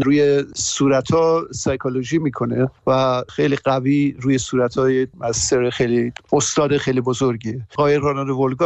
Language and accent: Persian; Mashhad, Razavi Khorasan, Iran; moved away as an adult; also born or lived in Tehran